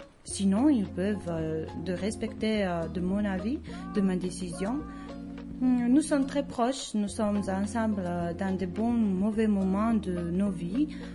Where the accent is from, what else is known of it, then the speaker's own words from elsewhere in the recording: Georgia; now in France; je viens de Géorgie, j'ai 24 ans.